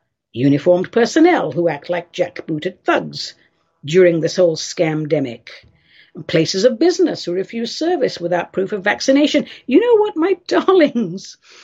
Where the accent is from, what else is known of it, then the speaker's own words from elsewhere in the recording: United Kingdom; now in United States; I mean, I'm an American now, but obviously I'm from Britain, and I feel like I have one foot there and one foot here